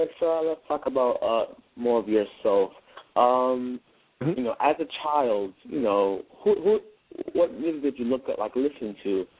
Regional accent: Brooklyn, New York, United States; born there; I was born in Brooklyn, New York. I'm 17 years old, and I currently live in Florida.

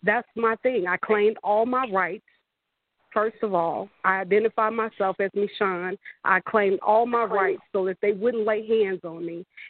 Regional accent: Chicago, Illinois, United States; now in Houston, United States; I'm a Chicagoan, native Chicagoan, and I've lived in Houston for 13 years.

